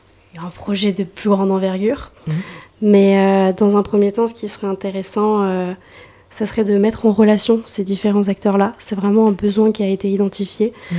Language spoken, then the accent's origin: French; Strasbourg, Grand Est, France; Ah oui, moi je viens pas du tout des Cévennes. Je viens de Strasbourg.